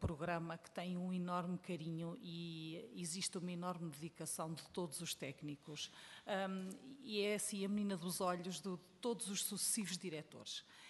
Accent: Leiria, Centro, Portugal; eu sou de Leiria

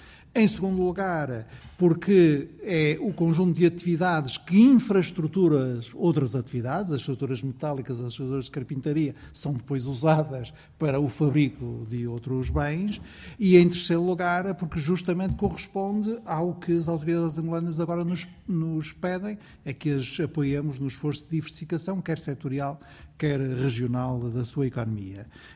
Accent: Portugal; todos terão muito orgulho como portugueses

